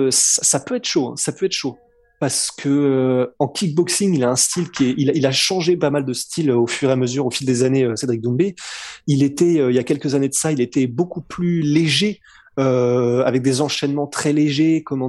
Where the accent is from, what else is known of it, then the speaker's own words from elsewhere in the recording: France; Nous, on le sait parce qu'on est français